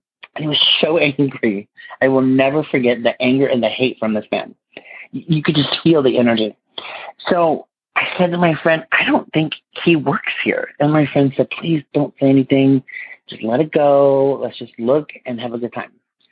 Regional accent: Los Angeles, California, United States; I'm from Los Angeles, California

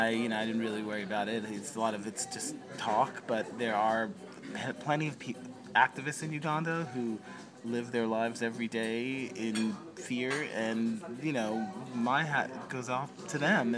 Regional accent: United States; born there; I was born in America.

